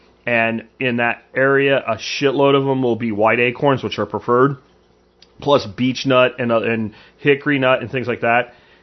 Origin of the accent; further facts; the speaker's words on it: Pennsylvania, United States; I grew up hunting in Pennsylvania, as many of you guys know, and that was our entire family's modus operandi.